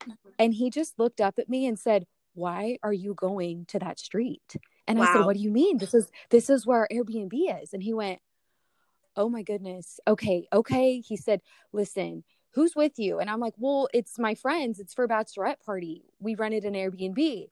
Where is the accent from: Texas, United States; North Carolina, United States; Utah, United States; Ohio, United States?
Texas, United States; San Antonio; I'm from San Antonio and we have those areas too, but you see a lot of new construction in those areas.